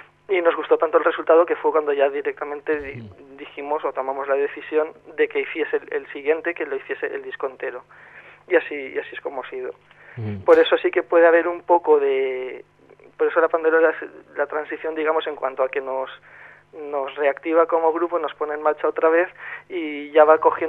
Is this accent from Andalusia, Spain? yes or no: no; Castellón, Valencian Community, Spain; es muy amigo nuestro, somos de Castellón, hemos compartido nuestra música muchas veces